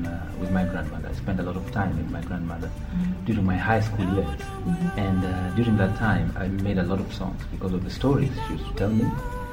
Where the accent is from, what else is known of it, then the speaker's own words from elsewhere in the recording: Naivasha, Nakuru County, Kenya; I spent most of my high school there, but I was born in a small town called Nakuru, and did a little bit of my growing up in Naivasha.